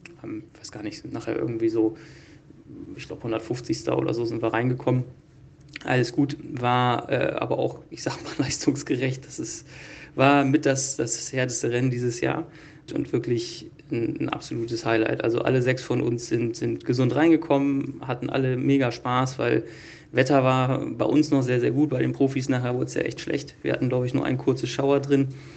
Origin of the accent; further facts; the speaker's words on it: Northern Germany, Germany; die Berge, sage ich mal, oder die Hügel, für uns als Norddeutsche sind es natürlich immer gleich die Berge.